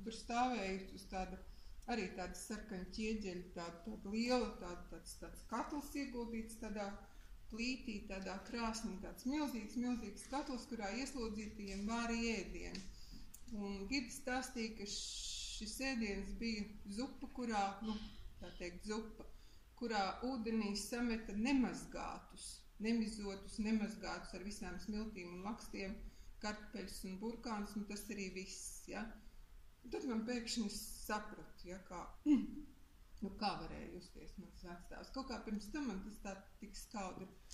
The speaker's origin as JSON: {"language": "Latvian", "region": "Riga", "country": "Latvia", "said": "bet arī mēs, kas esam šeit rīdzinieki, mīlēsim savu pilsētu."}